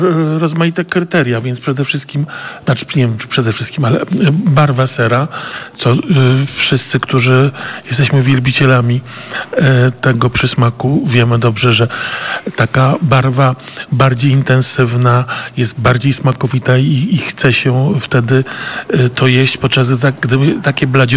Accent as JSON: {"language": "Polish", "town": "Warsaw", "region": "Masovian Voivodeship", "country": "Poland", "said": "Co prawda jestem warszawiak, ale babcia z Grudziądza"}